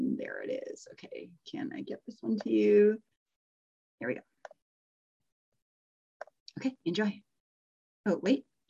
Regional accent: Canada; saying this as a I'm Canadian too, right?

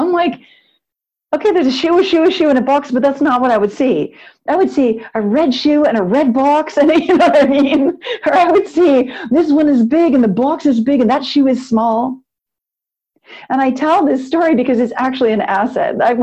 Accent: Alberta, Canada; and I'm from Alberta

